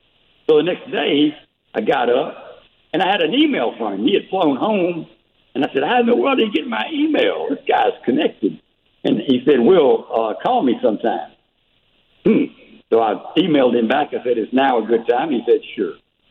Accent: Madison, Mississippi, United States; also born or lived in Jackson; my hometown of Madison, Mississippi, just right north of Jackson, where I was born.

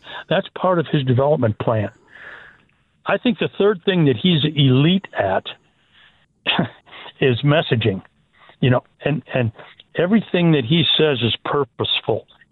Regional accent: Minnesota, United States; moved away as an adult; also born or lived in Indiana; So growing up in Minnesota, I had to make the trek to Indiana, and that turned up to be a turning point in my life.

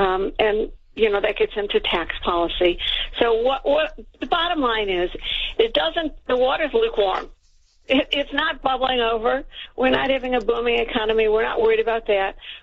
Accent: United States; But, you know, as an American, how can you look at our political choices

